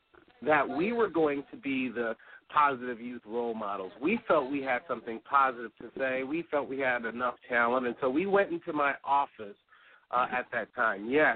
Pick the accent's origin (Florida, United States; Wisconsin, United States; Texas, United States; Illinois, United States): Illinois, United States; Chicago; Well, growing up in Chicago, I grew up in Chicago on the South Side